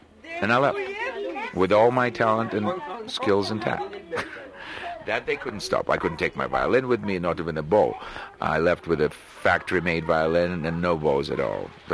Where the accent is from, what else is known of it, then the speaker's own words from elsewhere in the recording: Moscow, Russia; also born or lived in New York / London; And I came from Moscow, and I'm very much a Moscovite. I've lived now in Moscow, New York, and London, so three great cities. So I'm a big city boy.